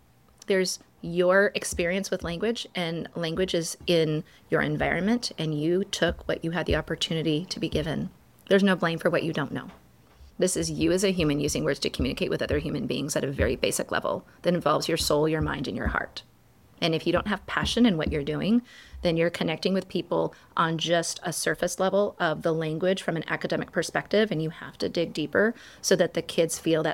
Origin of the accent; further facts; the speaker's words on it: Oregon, United States; I'm from Oregon. I want to see palm trees. And I'd never been anywhere outside of Oregon and California.